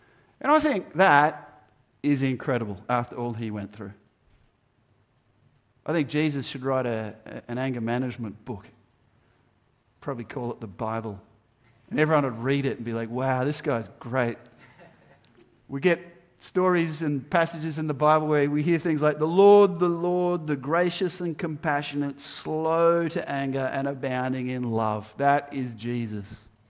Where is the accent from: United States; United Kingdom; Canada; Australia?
Australia; Terry Hills, New South Wales; we grew up in Terry Hills. We had chooks and stuff